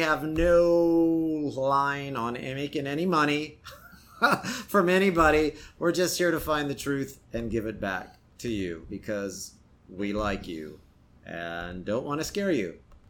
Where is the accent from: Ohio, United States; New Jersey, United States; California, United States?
California, United States; now in New York, United States; When I got here 12 years ago, I'm from California, so there was very little rain. And once I started living with you here in New York, I had to walk in the rain or jog in the rain.